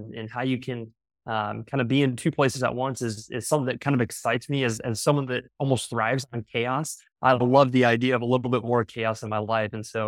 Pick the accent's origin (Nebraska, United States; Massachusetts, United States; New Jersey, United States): Nebraska, United States; now in Troy, United States; I'm from Nebraska originally, a little tiny town, and somehow found my way to Troy, Missouri, and the rest is history.